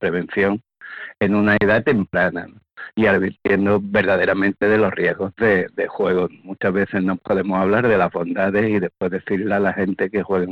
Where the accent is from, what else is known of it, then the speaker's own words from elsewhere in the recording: Málaga, Andalusia, Spain; yo soy de Málaga y en Málaga, en el sector de carretera de Cádiz, tenemos 27 casas de apuestas